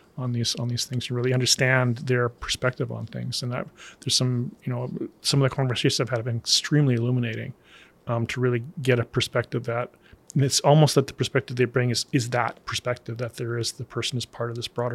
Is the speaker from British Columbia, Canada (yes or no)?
no; Lethbridge, Alberta, Canada; taking some classes in my hometown in Lethbridge